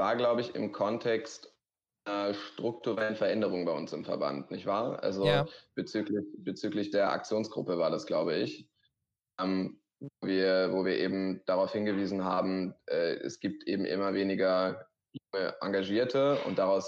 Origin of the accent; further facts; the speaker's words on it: Schleswig-Holstein, Germany; Und ich komme aus Schleswig-Holstein, wie du schon erzählt hast, und habe letztes Jahr mein Abitur gemacht.